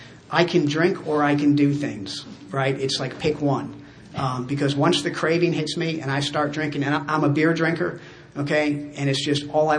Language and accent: English; Japan; also born or lived in Taiwan / Switzerland / Singapore; I grew up in Japan and then Taiwan, then Switzerland. And I went to high school in Singapore